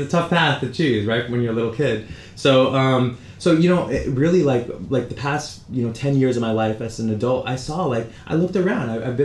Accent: San Francisco, California, United States; we moved to San Francisco, grew up there, but, you know, I never was into, like, I'm Indian, and I'm, you know, Punjabi Indian, Sikh, you know, from the northern part of India

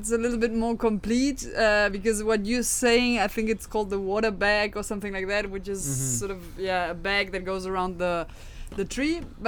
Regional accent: Germany; also born or lived in Netherlands; Well, in general, I'm from Germany, and I studied in Holland, and my main topic has always been sustainability of water usage.

